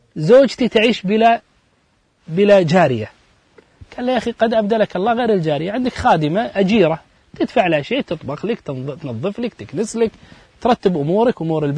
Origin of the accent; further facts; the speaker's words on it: Saudi Arabia; في أحد العلماء عندنا في السعودية